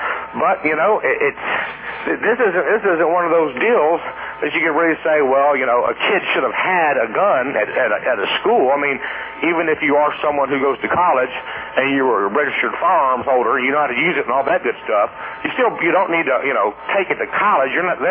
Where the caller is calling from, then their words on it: Atlanta, Georgia, United States; in Atlanta.